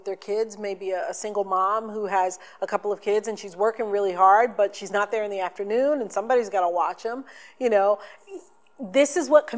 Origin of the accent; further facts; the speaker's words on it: the South, United States; So I'm a girl from the South. I grew up in the church.